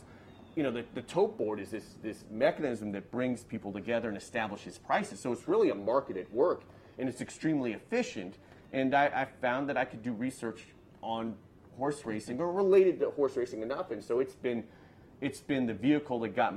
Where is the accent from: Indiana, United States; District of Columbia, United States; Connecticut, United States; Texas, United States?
District of Columbia, United States; Washington; Well, I grew up in Washington, D.C., and weirdly enough, D.C. did not have cable television until 1989.